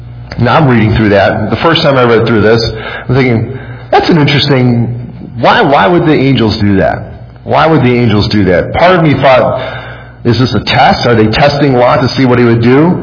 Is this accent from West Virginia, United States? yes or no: no; Chicago, Illinois, United States; That's like me when I grew up in Chicago, and there's certain places you don't want to go there.